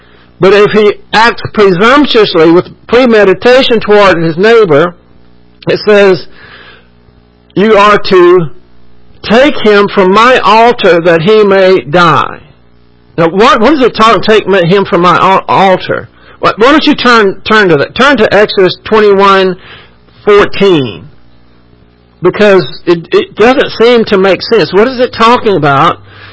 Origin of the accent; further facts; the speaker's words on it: Texas, United States; You know, I'm glad that I'm a Texan for several reasons